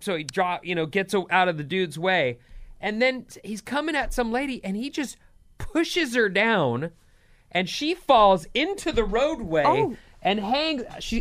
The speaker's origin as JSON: {"language": "English", "region": "England", "country": "United Kingdom", "said": "I'm English."}